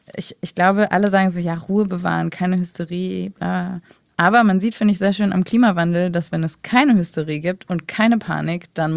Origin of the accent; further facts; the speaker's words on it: Brilon, North Rhine-Westphalia, Germany; Aus Nordrhein-Westfalen, aus Brilon heißt das.